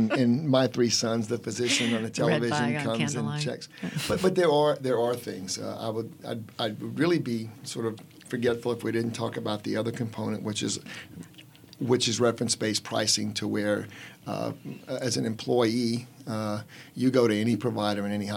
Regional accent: Lafayette, United States; Growing up in Lafayette, you know, as mm-hmm.

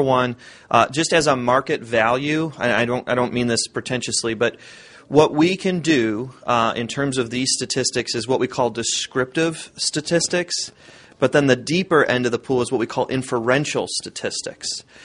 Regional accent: Cleveland, Ohio, United States; also born or lived in Toledo; now in Buffalo, United States; I'm from Cleveland. I live in Buffalo. I went to school in Toledo, and I married a girl from Detroit.

